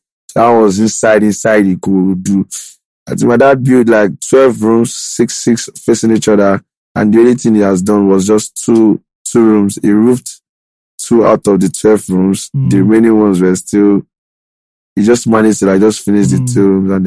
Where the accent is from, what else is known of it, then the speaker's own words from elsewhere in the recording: Lagos, Nigeria; I'm from Ekiti State, but I was born in Lagos State. Right. I was born somewhere around my 12th. Agility Road. I'm from Ekiti State, Ijaw local government to be precise.